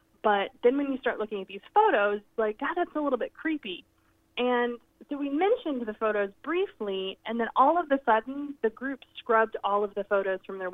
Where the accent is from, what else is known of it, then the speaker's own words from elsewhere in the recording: Oklahoma, United States; You know, I'm from Oklahoma, so we're talking about right-wing religious Southern Baptist Central.